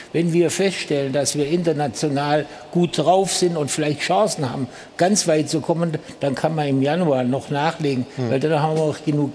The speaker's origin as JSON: {"language": "German", "region": "Baden-Württemberg", "country": "Germany", "said": "So habe ich als Schwabe das gelernt."}